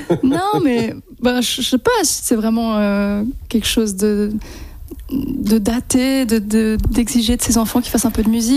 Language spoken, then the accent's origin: French; Orcières, Provence-Alpes-Côte d'Azur, France; quand on a grandi à Orcières, qui était à l'époque encore un tout petit village